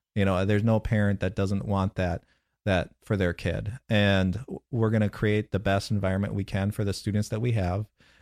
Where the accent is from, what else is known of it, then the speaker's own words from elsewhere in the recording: Midwest, United States; I grew up in the Midwest, and I tell my family I'm perfectly happy never seeing snow again.